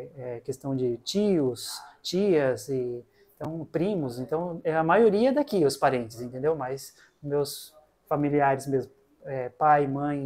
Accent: Faxinal, Paraná, Brazil; Então, eu sou natural de Faxinal, Paraná

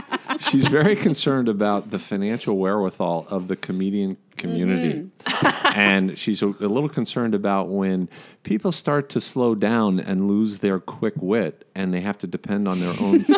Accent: Cincinnati, Ohio, United States; moved away; And then, well, I love Ohio, though, because I grew up in Cincinnati, Bengals fan.

